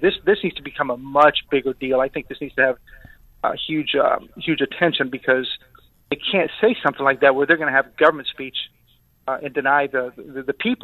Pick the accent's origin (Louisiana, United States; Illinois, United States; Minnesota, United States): Illinois, United States; Wilmette; thanks for covering this this important issue in my hometown.